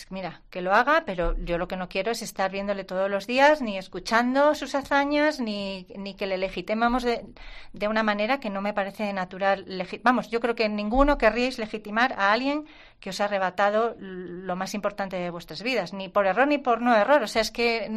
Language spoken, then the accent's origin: Spanish; Santander, Cantabria, Spain; porque los que somos de aquí de Santander sabemos dónde estaba